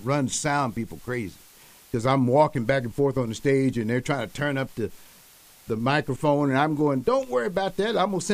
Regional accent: Knoxville, Tennessee, United States; coming from East Tennessee, I'm from right up there, nestled up next to the Smoky Mountains, and born and raised in Knoxville

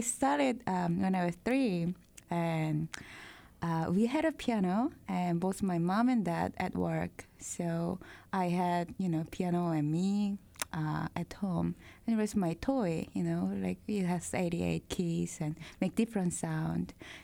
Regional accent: South Korea; But, you know, I came from Korea, and most kids start when they're 3.

